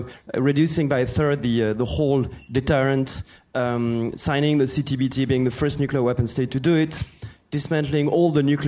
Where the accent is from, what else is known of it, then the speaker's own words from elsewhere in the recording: France; accent: French; English is a second language; I speak with my French accent.